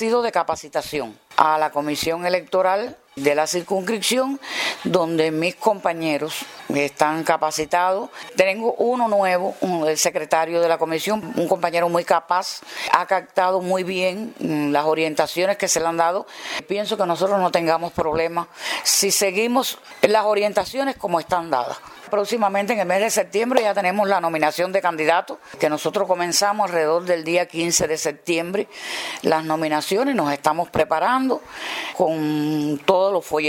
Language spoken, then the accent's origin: Spanish; Cuba; como mujer, como revolucionaria, como cubana